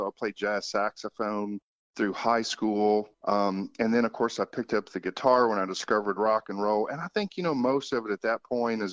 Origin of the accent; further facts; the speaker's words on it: Kentucky, United States; and I grew up in Kentucky, as you know, and of course, bluegrass is very popular here